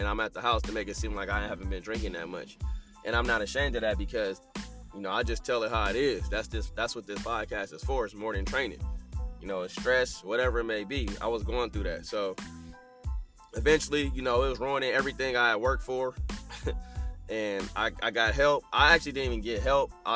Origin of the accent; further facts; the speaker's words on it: Berkeley, California, United States; So I come from Berkeley, California. You know, I grew up rough